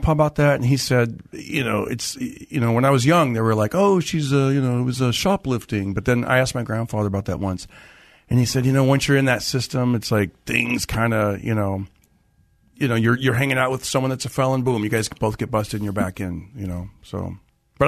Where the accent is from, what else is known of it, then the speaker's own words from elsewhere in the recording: Fresno, California, United States; I did. I grew up in Fresno, so that makes it worse.